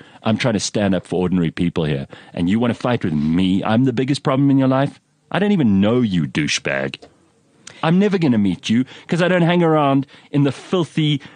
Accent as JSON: {"language": "English", "country": "South Africa", "said": "Even if it is, maybe it's one of the few advantages left to being South African, because there are few."}